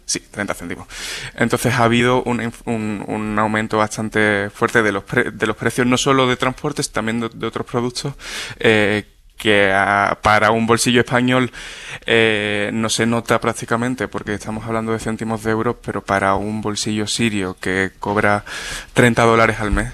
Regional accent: Lebanon; accent: Lebanese Arabic; Spanish is a second language; Y por mi acento libanés en árabe pensaron que quizá podría estar ligado con Hezbollah

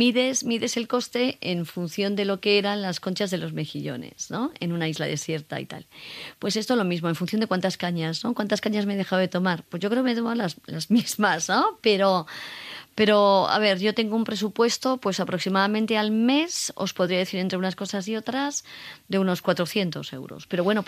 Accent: Cuenca, Castilla-La Mancha, Spain; moved away as an adult; now in Madrid, Spain; cuando vine yo aquí a estudiar, ¿no? A Madrid, yo soy de Cuenca

